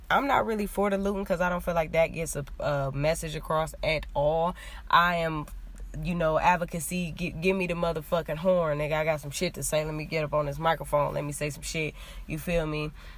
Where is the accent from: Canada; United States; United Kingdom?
United States; Cleveland, Ohio; I'm from Cleveland or whatever